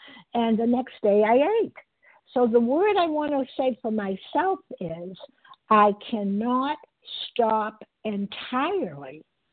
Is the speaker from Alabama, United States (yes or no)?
no; Massachusetts, United States; Pardon me. And I am from Massachusetts